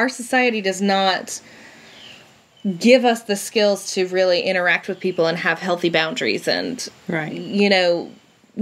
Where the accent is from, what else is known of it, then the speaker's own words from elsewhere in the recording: the South, United States; And I'm from the South, so